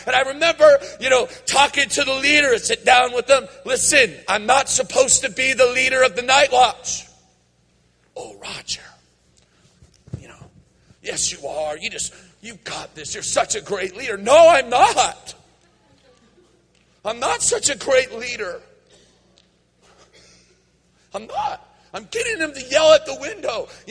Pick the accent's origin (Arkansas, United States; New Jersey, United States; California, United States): California, United States; Oroville; I grew up in Oroville, and at different times I would be different places, but I would always be yearning to see an outpouring of the Holy Spirit in Oroville.